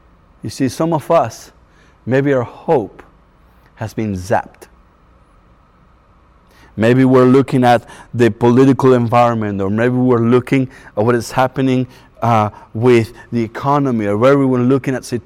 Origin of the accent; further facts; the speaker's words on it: Argentina; it reminds me of how I memorized this verse in Spanish growing up in Argentina